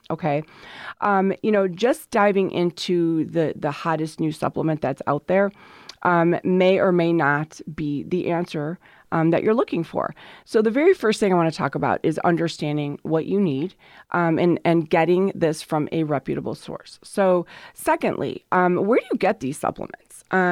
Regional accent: Crystal Lake, Illinois, United States; I'm from the Woodstock, Crystal Lake area.

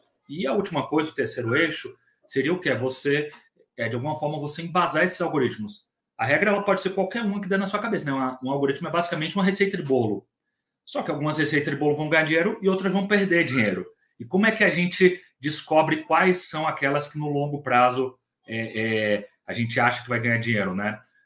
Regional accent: Bahia, Brazil; moved away as an adult; now in Rio de Janeiro, Brazil; eu sou baiano e vim para o Rio de Janeiro fazer faculdade aqui, né?

